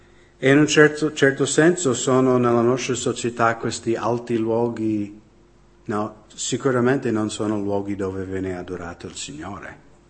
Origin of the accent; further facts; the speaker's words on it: United States; Stavo pensando del mio paese, no? Quando c'era l'11 settembre, e nessuno mi deve fraintendere.